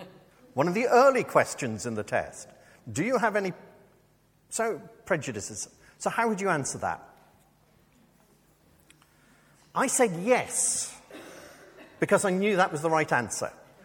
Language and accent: English; Northern Ireland, United Kingdom; I come from Northern Ireland. It is rife.